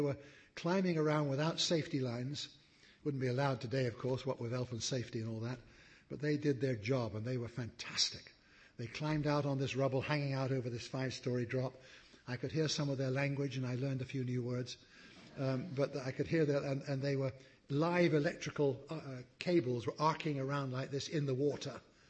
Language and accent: English; England, United Kingdom; And then I thought, being rather English, I thought, I don't want to just yell out, help.